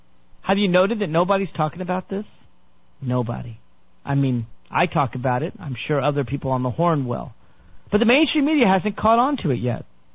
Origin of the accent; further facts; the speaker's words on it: Tennessee, United States; also born or lived in Massachusetts; I grew up in Tennessee. I considered myself a Tennessee resident. But I went up to Boston, Massachusetts for 4 years in college.